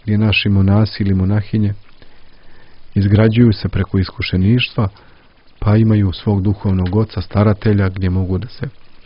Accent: Danilovgrad, Montenegro; Ja sam rodom iz Danilograda

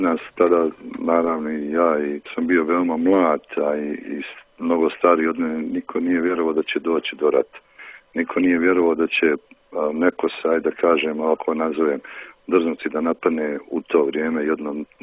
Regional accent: Trebinje, Republika Srpska, Bosnia & Herzegovina; iako on nije rodom naš Trebinjac

